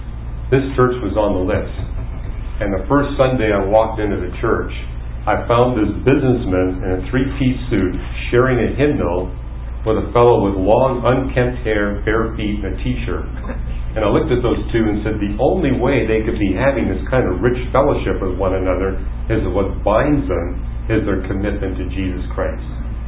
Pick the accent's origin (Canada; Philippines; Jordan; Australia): Canada; now in United States; You know, I came to Caltech from Canada. In Canada, I had not been able to find a church.